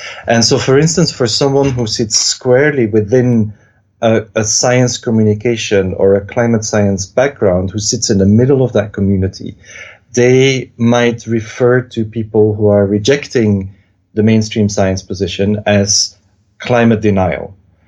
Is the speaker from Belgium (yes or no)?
yes; Belgium; growing up in Belgium, I very much grew up in a context in which Europe was set forth as something positive